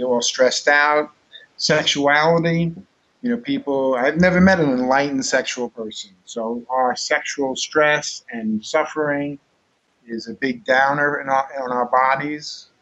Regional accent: New York, United States; now in Brazil; and I'm from New York, but I've been living in Brazil for 22 years.

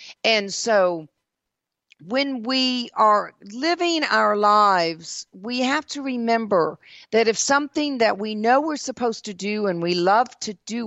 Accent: Mississippi, United States; also born or lived in South Carolina / Georgia; at least the southern parts that I lived in. I was from Mississippi and South Carolina, of course, Georgia.

